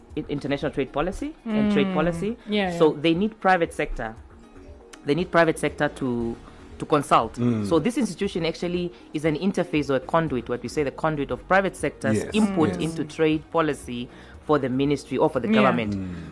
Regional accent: Walvis Bay, Erongo, Namibia; moved away as an adult; I came from Wofish Bay for university.

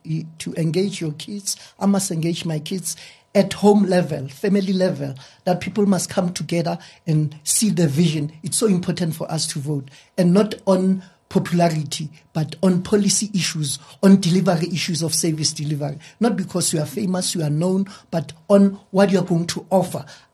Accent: Everton, Western Cape, South Africa; Coming to local election, I'm from Everton. The municipality Mfuleni has used misused 8.5 million unaccounted for.

